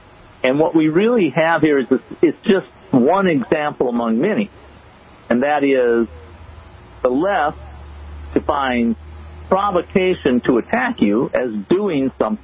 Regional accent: Wisconsin, United States; But I followed that case pretty closely because it was in Wisconsin and I grew up in Wisconsin.

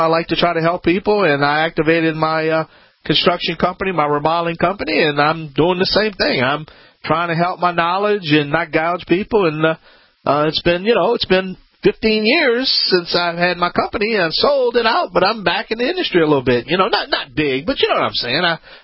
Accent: Louisiana, United States; this is Home Talk USA.

